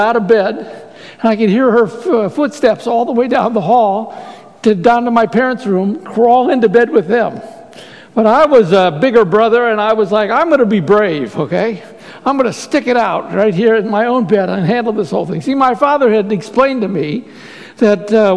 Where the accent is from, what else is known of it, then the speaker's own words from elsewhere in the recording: Ohio, United States; now in Long Island, United States; So when I was a child, I grew up in Ohio, and boy, did we have storms out there.